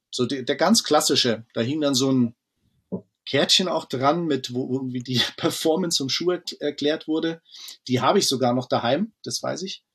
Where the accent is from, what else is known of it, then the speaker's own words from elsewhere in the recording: Kirchheim-Heimstetten, Bavaria, Germany; Wir kommen aus dem Vorort von München und der Ort ist so ein bisschen... genau, Kirchheim-Heimstetten. Die gehören zwar zusammen, aber es sind doch zwei Orte.